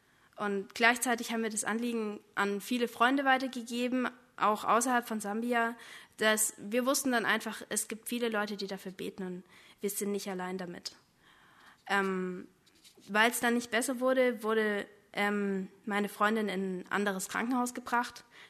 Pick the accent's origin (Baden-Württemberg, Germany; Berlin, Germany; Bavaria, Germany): Baden-Württemberg, Germany; Leonberg; Ich komme aus Leonberg, das ist hier in der Nähe.